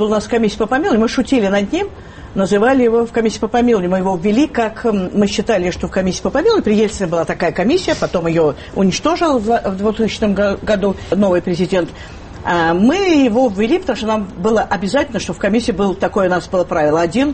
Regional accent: Moscow, Russia; меня задело, что я москвичка, мне будут объяснять, когда мне по своему городу ходить.

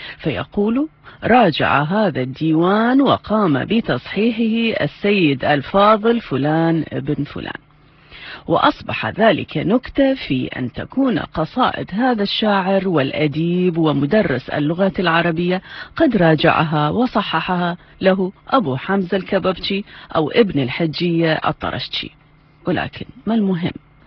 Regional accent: Iraq; نشعر بأننا كعراقيين مدينون

